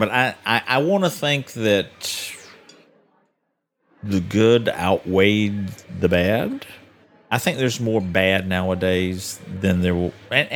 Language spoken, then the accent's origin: English; Atlanta, Georgia, United States; I will say, and I think I've told this story before, that growing up in Atlanta, when I was growing up...